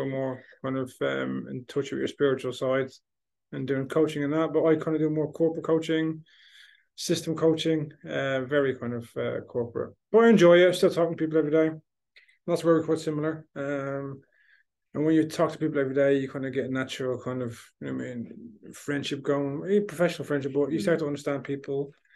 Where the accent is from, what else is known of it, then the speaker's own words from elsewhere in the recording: Netherlands; born there; English is a second language; Because I was born in Holland, so sometimes it can be direct